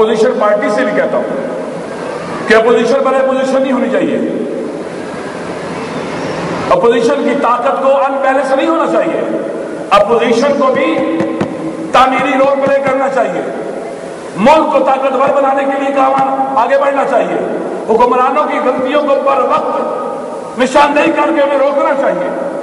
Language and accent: Urdu; Pakistan; یہ ہماری مادر وطن ہے، ہم پاکستانی ہیں.